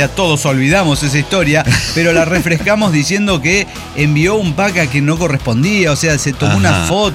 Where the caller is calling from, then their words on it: Buenos Aires, Argentina; de Buenos Aires, Argentina.